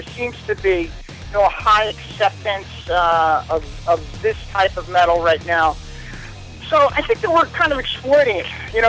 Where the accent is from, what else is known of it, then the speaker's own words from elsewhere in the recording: New York, New Jersey area, United States; that punk rock that Dee Dee and I grew up on in the New York, New Jersey area when we were kids.